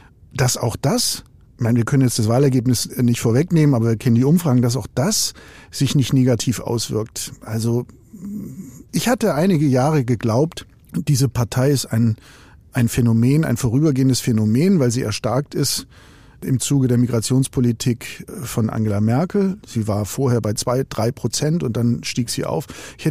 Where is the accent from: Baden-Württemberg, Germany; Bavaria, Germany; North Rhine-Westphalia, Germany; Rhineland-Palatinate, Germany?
Baden-Württemberg, Germany; auch in einem Land wie Baden-Württemberg, was ich jetzt nicht so als Protestland konnotiert habe, und ich komme aus der Gegend